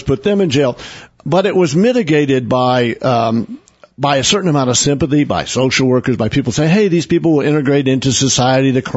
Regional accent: Oklahoma, United States; When I was growing up in Oklahoma, when I went to college, you could drive around the town on paved streets.

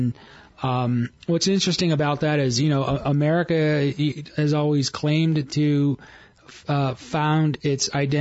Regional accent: Los Angeles, California, United States; now in Flagstaff, United States; I'm from Los Angeles, and I have an undergrad degree at UCLA in political science

